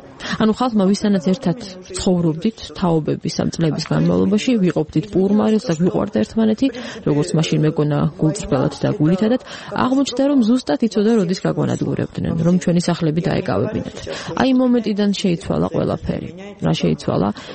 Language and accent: Georgian; South Ossetia, Georgia; Давибаде 1952 წელს ქალაქ ცხინვალში. მაშინ ეს იყო სამხრეთ ოსეთის ავტონომიური ოლქი, საქართველოს საბჭოთა სოციალისტური რესპუბლიკის შემადგენლობაში.